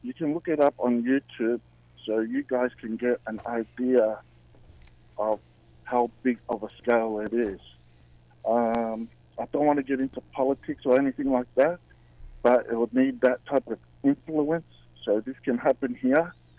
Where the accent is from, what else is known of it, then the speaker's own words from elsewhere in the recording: Australia; now in Milton, United States; I grew up in Australia.